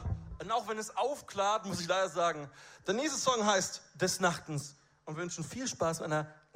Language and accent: German; Tübingen, Baden-Württemberg, Germany; wir sind ja aus Tübingen